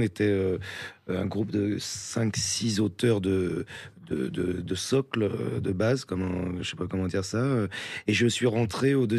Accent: France; accent: French; also born or lived in United States; J'ai pas du tout l'accent américain. J'ai conservé un accent très

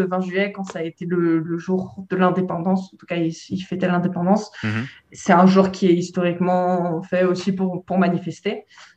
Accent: France; now in Belgium; je suis française, mais je fais mon master en Belgique.

